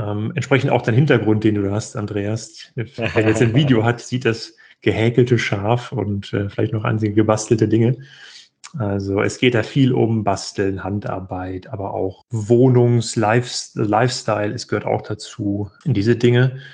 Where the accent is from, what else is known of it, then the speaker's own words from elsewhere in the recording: North Rhine-Westphalia, Germany; Ich komme ja gar nicht aus dem Süden. Ich bin ja eigentlich aus Nordrhein-Westfalen, habe in Göttingen studiert